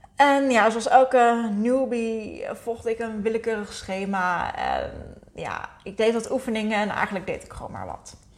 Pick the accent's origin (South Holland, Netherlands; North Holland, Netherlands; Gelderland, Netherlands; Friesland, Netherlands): Gelderland, Netherlands; Zutphen; now in Nieuwegein, Netherlands; ik ben ouder dan dat ik lijk. Samen met mijn kat woon ik in Nieuwegein, een plaats onder Utrecht. Overigens niet de plek waar ik ben opgegroeid, want mijn roots die liggen in Zutphen.